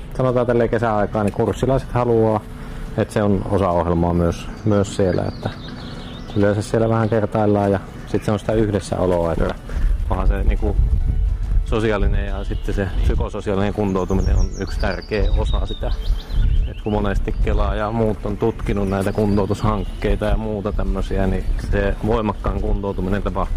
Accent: Mikkeli, South Savo, Finland; Joo, minä olen Mikkelistä, olen kotosi. Ja asunut täällä jo 41 vuotta kohta.

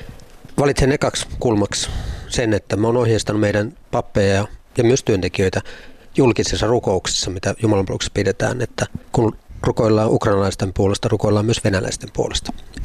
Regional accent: Ostrobothnia, Finland; Mäkin olen Pohjanmaalta ja tiedän voissapaistamiset ja kaikki tämmöiset.

